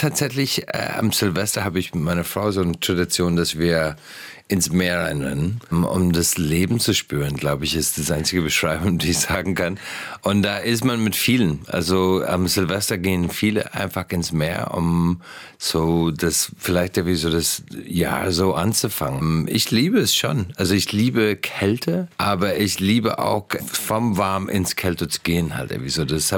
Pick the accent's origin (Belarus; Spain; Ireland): Ireland; now in Germany; Ich würde sagen, eher meine irische Nuancen, die haben die immer mitbekommen.